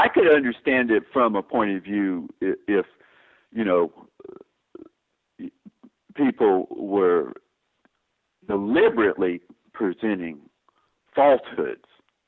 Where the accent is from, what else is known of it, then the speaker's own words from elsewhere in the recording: the South, United States; I grew up in the South